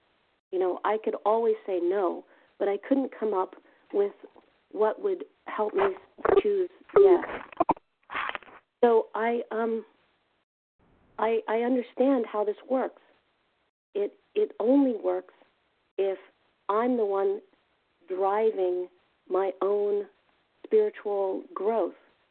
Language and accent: English; Virginia, United States; from Virginia, compulsive overeater recovered.